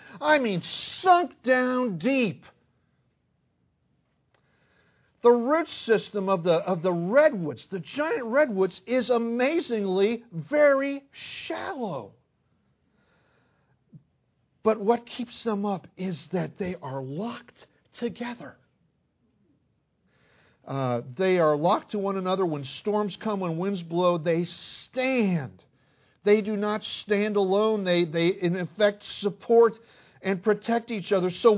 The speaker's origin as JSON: {"language": "English", "town": "Chicago", "region": "Illinois", "country": "United States", "said": "I'm from Chicago. You're from Ball Ground. Guess what? We're joined at the root."}